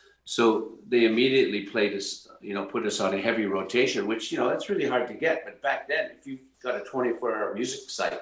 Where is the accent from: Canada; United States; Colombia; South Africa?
Canada; I think Canada is very proud of the fact that we're Canadian, and we're very proud to be Canadian.